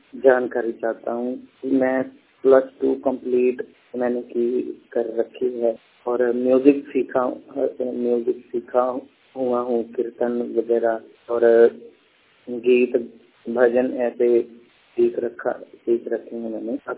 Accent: Wadala Bhitte, Punjab, India; मैं जिला अमृतसर और मेरा गांव वडाला भिट्टे राम तीर्थ के पास पड़ता है, मैं वहां का रहने वाला हूं।

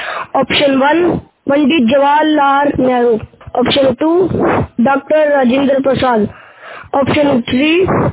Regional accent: Ludhiana, Punjab, India; मैं लुधियाना पंजाब से हूँ

